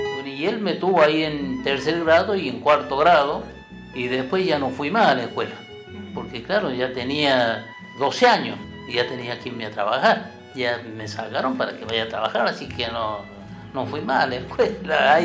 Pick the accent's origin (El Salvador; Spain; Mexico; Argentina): Argentina; Milagro, La Rioja; En el pueblo donde yo nací, Milagro, en la provincia de La Rioja